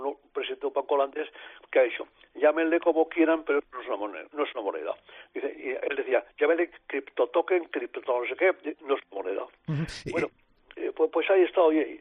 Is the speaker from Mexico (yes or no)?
no; Zaragoza, Aragon, Spain; now in Catalonia, Spain; yo nací en Zaragoza, soy muy muy aragonés, mucho, pero llevo 60 años aquí y yo en Cataluña estoy de maravilla.